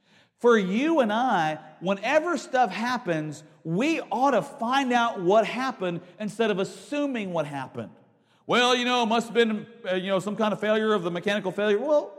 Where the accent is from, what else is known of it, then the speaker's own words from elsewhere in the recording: Houston, Texas, United States; I grew up in Houston, and we thought, you know, I grew up in a denomination that was just kind of evil